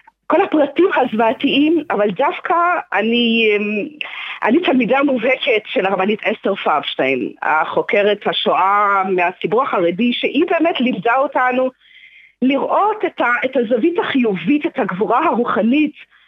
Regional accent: Antwerp, Flanders, Belgium; אני גדלתי באנטוורפן שבבלגיה, שכל הקהילה שם הייתה באמת מורכבת מניצולי שואה, מפולין והונגריה

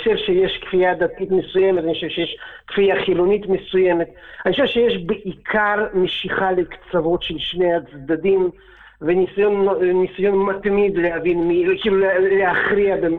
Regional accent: Latvia; now in Israel; אני עולה די ותיק, לפני כ-30 שנה, אבל כן, לפני 30 שנה עליתי מברית המועצות.

